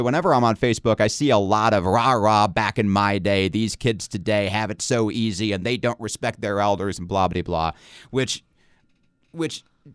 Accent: Michigan, United States; because I grew up in Michigan.

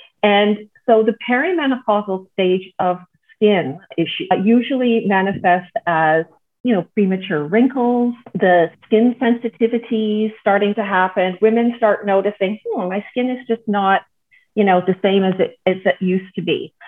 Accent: Canada; now in Netherlands; I'm Canadian. I live in the Netherlands. I'm a mom to a lovely 19-year-old daughter, married to a Dutch man.

